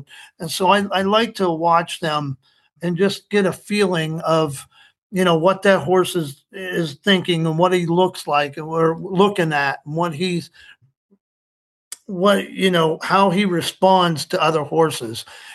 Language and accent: English; Colorado, United States; now in Pennsylvania, United States; I moved out here from Colorado about 8 years ago. In Colorado, my family owned a cattle ranch. I've been around horses and cows mainly all my life.